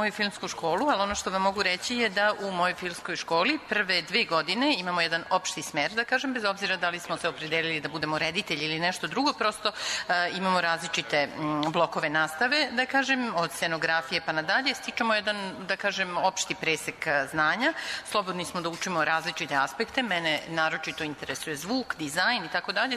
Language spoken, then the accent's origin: Serbian; Germany; Ja sam odrastao u Nemačkoj, majka mi je pričala razne bajke